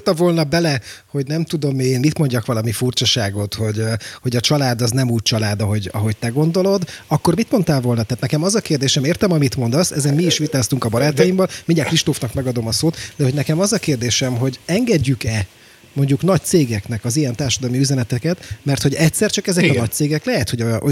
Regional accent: Hungary; mi magyarok vagyunk

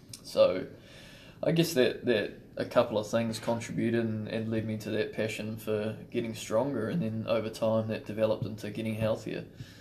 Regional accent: Auckland, New Zealand; I think growing up I was obviously from Auckland, and that's where I developed my cricket, you know.

